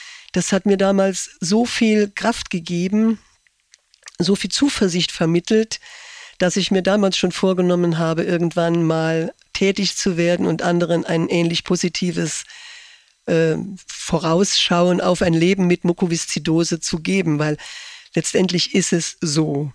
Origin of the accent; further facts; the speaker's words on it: Saarland, Germany; bei uns im Saarland